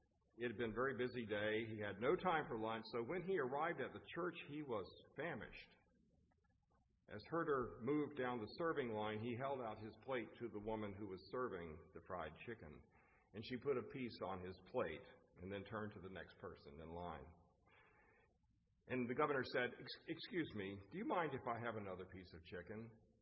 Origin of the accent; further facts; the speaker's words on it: the South, United States; You know that I grew up in the South.